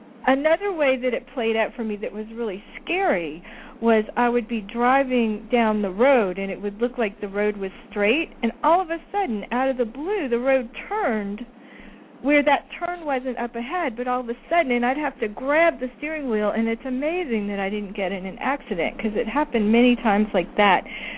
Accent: New Orleans, Louisiana, United States; For those of you who don't know, I am originally from the New Orleans area.

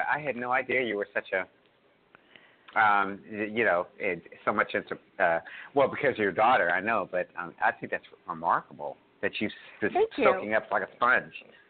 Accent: Pennsylvania, United States; I grew up I'm from up north as well. So I grew up originally in Pennsylvania

